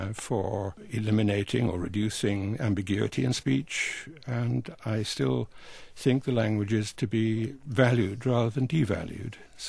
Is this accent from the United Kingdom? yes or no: yes; Scotland, United Kingdom; And by the way, I'm not English, I'm a Scotsman.